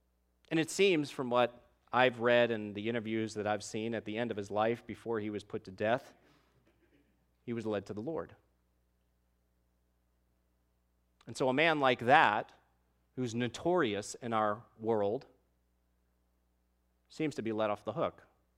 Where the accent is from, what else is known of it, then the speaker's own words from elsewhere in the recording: Boston, Massachusetts, United States; you know, I'm from Boston originally expecting to feel beautiful, crisp air.